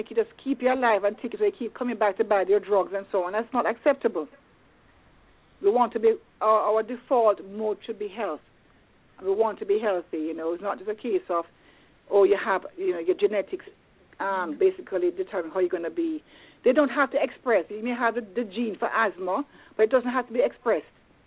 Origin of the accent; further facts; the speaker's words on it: Jamaica; I tend to buy lime because I'm from Jamaica. I'm used to limes